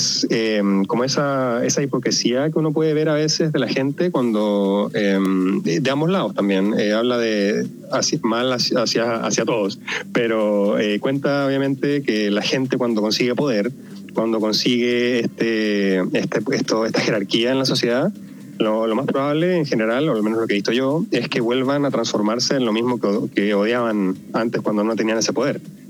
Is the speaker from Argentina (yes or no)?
no; Chile; Como chilenos, yo creo que siempre tenemos una identidad súper marcada